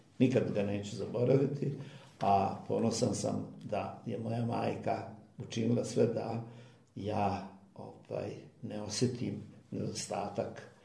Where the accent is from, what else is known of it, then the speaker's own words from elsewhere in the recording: Kraljevo, Šumadija and Western Serbia, Serbia; born there; Moja majka je mene noseća premijela u Srbiju, ja sam rođen u Kraljevu.